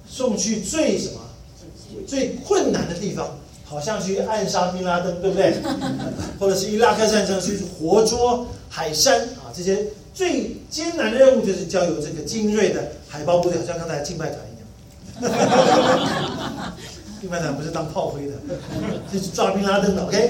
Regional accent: Taiwan; 不像我们是这个从台湾来的，台湾就是一个征兵制的地方，所以我们都要服兵役。

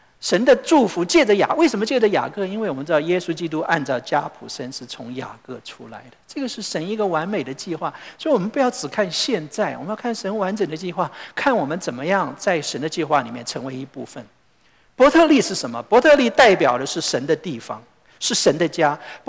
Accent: China; 我们中国人讲幸福

